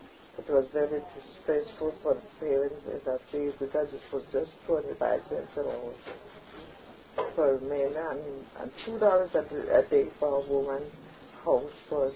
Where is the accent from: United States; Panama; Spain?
Panama; Colón; I grew up in Colón for about 4 or 5 years.